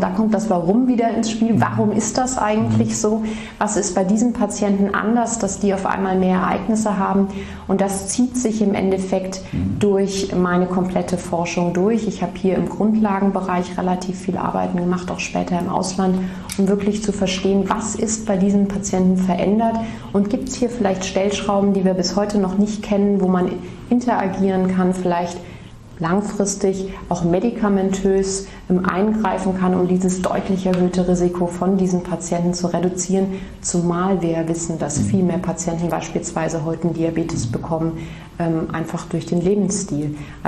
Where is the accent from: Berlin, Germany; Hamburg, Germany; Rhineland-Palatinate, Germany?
Rhineland-Palatinate, Germany; Mainz; Genau, ich bin aufgewachsen in Mainz, bin dann zum Medizinstudium nach Ulm gegangen